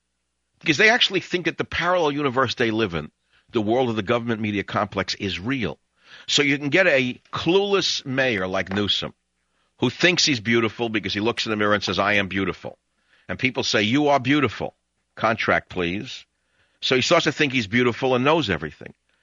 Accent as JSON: {"language": "English", "town": "Chicago", "region": "Illinois", "country": "United States", "tie": "born or raised there", "said": "In Chicago, my hometown. It's Obama's hometown."}